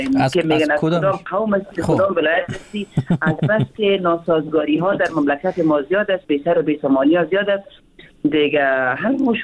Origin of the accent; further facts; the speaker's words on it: Afghanistan; now in Hamburg, Germany; من خواه از افغانستان هستم، اما من از یک طرف پشتون هستم، از یک طرف هم تاجک هستم، مردوش هستم،